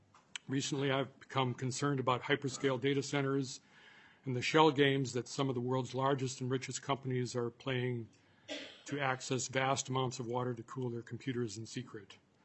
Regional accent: Minnesota, United States; learned some very encouraging things about my home state. Minnesota is a riparian rights state.

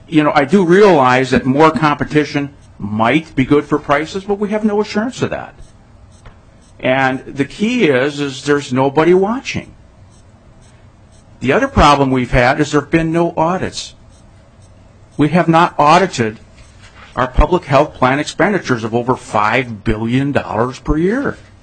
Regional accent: Edina, Minnesota, United States; I'm from Edina, Minnesota.

